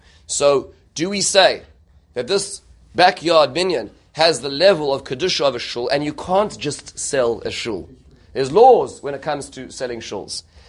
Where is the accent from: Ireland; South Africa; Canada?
South Africa; moved away; across America and many places in the world where I grew up in South Africa